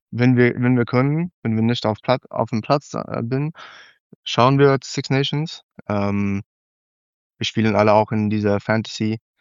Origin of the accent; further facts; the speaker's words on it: South Africa; German is a second language; now in Germany; Ja, ich bin in Südafrika geboren und aufgewachsen. Ich habe Rugby mit 12 angefangen. So ein bisschen spät für Südafrikaner.